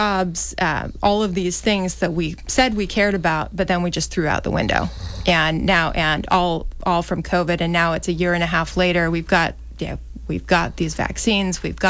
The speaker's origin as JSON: {"language": "English", "region": "Utah", "country": "United States", "tie": "born there", "lives_now": "Newton, United States", "said": "So I was born in Utah. I'm the oldest of 6 kids."}